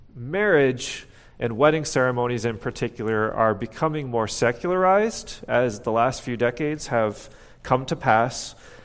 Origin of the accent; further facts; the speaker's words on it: Pittsburgh, Pennsylvania, United States; I'm going to talk a little bit and pick on my hometown of Pittsburgh.